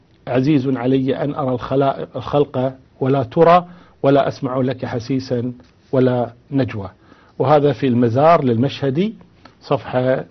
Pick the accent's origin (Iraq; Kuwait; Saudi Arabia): Kuwait; إيه عندنا في الكويت إنه كان يمشي على كورنيش البحر